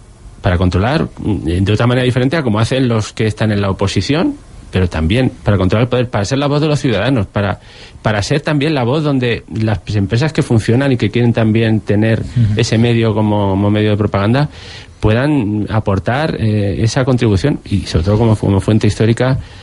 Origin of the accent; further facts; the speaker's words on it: Almagro, Castilla-La Mancha, Spain; En un periódico de mi pueblo, de Almagro, se llamaba La Tierra Hidalga